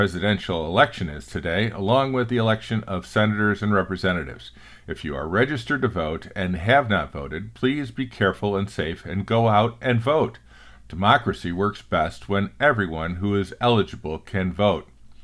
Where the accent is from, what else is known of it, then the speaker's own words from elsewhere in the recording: Illinois, United States; my home state of Illinois